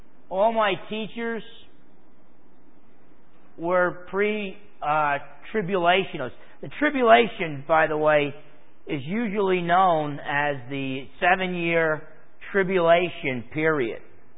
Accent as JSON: {"language": "English", "country": "United States", "said": "You know, I like eating. I'm American. I like eating 3 meals a day."}